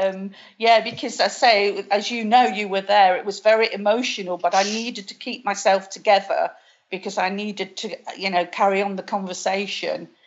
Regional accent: Derby, East Midlands, United Kingdom; now in Spain; Well, I'm originally from England. I'm originally from a place called Derby in the middle of England.

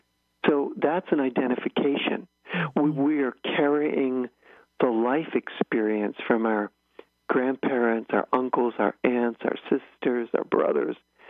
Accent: Pittsburgh, Pennsylvania, United States; accent: Pittsburghese; I'm from Pittsburgh, so I speak Pittsburghese. We don't say our O's and our consonants very well.

